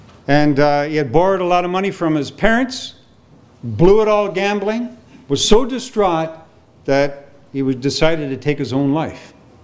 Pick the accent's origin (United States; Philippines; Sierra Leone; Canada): Canada; And I grew up in Canada, but they still talk about it there too.